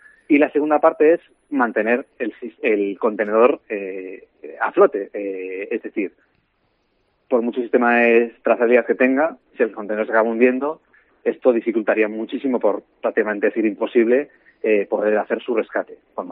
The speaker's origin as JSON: {"language": "Spanish", "town": "Vigo", "region": "Galicia", "country": "Spain", "said": "navego toda mi vida desde pequeñito. Yo soy de Vigo y obviamente amo el mar."}